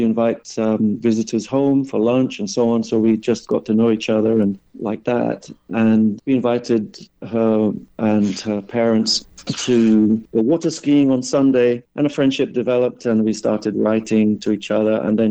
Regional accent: Reading, South East England, United Kingdom; Well, I was born and raised in England, Reading, Berkshire

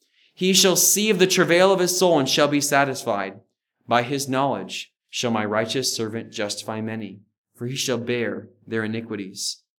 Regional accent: California, United States; Growing up in California, I actually lived on a dead-end street. It was called London Circle.

